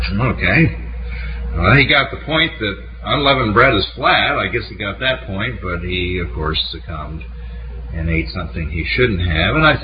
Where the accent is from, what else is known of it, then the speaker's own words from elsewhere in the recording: Newburgh, New York, United States; born there; now in Florida, United States; You know, I wasn't born here. I was born in Newburgh, New York.